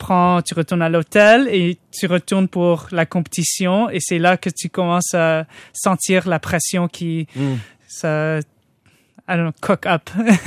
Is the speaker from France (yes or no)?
no; Canada; parce que j'étais chez moi au Canada.